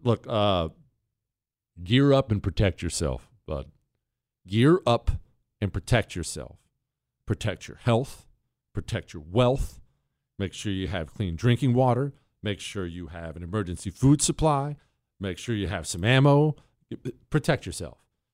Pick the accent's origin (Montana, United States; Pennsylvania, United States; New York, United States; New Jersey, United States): Montana, United States; Remember, I grew up in Montana.